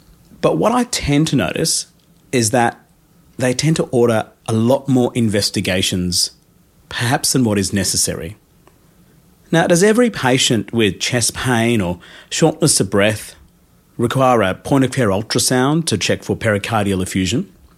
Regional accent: Australia; I'm a Australian doctor, but my background is from India

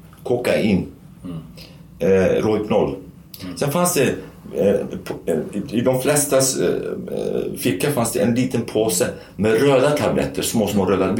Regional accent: Sweden; Eftersom de visste att jag kommer från Sverige

